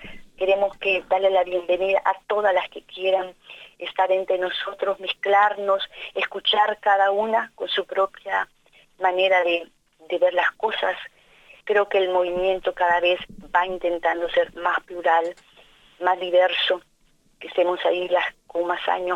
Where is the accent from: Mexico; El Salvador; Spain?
El Salvador; moved away; me emigré hace muchos años de El Salvador